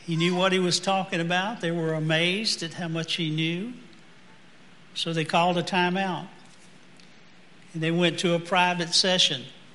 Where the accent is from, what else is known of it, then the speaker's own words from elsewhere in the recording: Louisiana, United States; I'm from South Louisiana, by the way. I don't talk backwards.